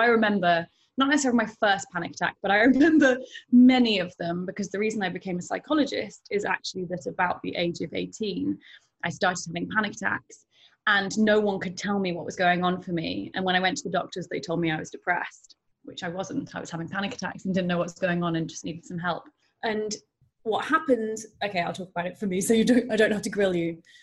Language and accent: English; United Kingdom; I love the NHS and think it's probably the most important thing that we have as British people